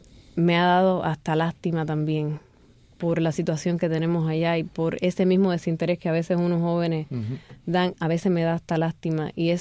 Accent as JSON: {"language": "Spanish", "country": "Cuba", "said": "No quiere decir que los cubanos de allá no tengamos sentimientos"}